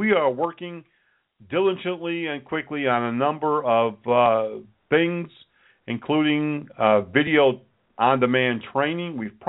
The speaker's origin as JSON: {"language": "English", "region": "Connecticut", "country": "United States", "tie": "born or raised there", "lives_now": "Charlotte, United States", "said": "We're based in Charlotte, North Carolina, but I grew up in Connecticut and have been to Vermont many, many, many times."}